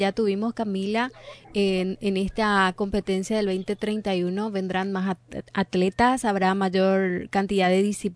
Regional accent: Paraguay; todos como paraguayos

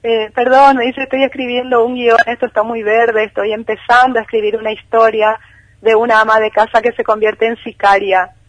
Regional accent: Asunción, Paraguay; moved away as an adult; also born or lived in General Artigas; now in Buenos Aires, Argentina; General Artigas se llama el lugar, está a 360 kilómetros de Asunción, ahí nací, luego estudié parte de la primaria y la secundaria en Asunción y luego me vine a Buenos Aires a estudiar a la universidad.

